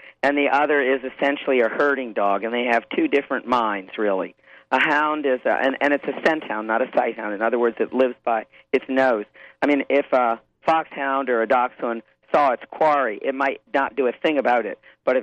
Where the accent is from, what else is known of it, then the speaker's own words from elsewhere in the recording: United States; As an American, I was stunned.